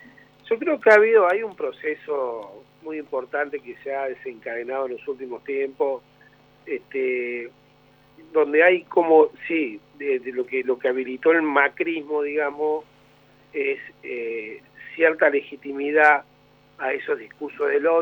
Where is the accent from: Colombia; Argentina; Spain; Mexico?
Argentina; Córdoba; yo soy cordobés